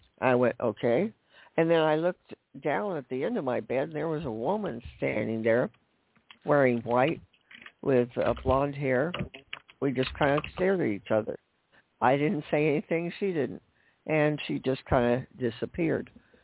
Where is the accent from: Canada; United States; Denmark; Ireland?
United States; Los Angeles, California; I grew up in Los Angeles, so I was there in 64 to see … I saw them 3 times they came to L.A.